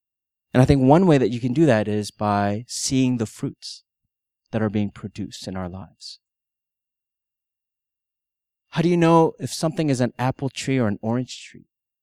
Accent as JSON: {"language": "English", "region": "Texas", "country": "United States", "said": "You come from Minnesota, I come from Texas, that's great."}